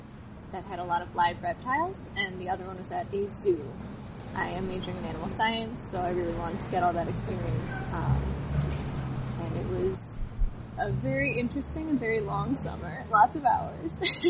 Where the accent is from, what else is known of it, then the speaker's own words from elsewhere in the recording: Rockford, Illinois, United States; I'm from Rockford, Illinois